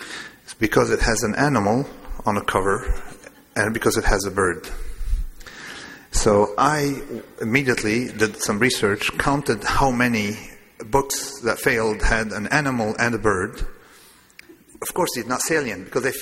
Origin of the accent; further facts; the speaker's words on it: Lebanon; I'm from Lebanon, but I'm Greek Orthodox from Lebanon, and we've been living there forever.